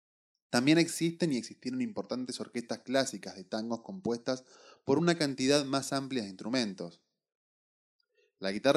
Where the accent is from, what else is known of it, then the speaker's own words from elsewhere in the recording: Buenos Aires, Argentina; Soy de Buenos Aires, Argentina.